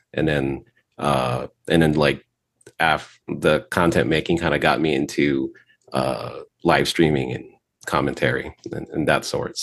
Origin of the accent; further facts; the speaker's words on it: Chicago, Illinois, United States; now in Las Vegas, United States; because I'm from Chicago, and I moved out to Vegas in 2015.